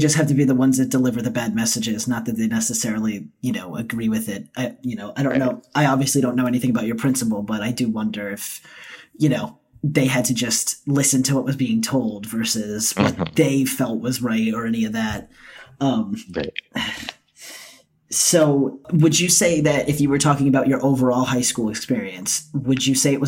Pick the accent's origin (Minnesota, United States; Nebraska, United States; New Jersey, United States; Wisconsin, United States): New Jersey, United States; now in California, United States; I grew up in New Jersey and now I live in California.